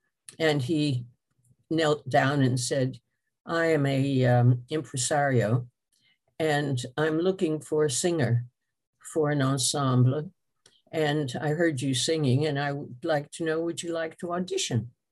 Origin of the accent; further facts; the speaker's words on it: United States; accent: American; hearing me sing with my ghastly American accent in French